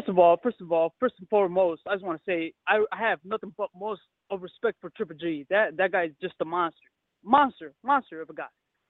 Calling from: Chicago, Illinois, United States; I'm calling from Chicago.

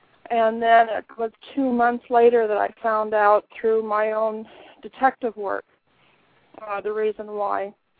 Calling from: Washington, United States; I'm calling from Washington State.

